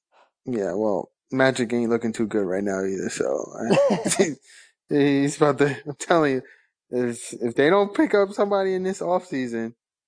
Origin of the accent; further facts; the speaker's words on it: New York, United States; It's just, like, by default because I'm from New York.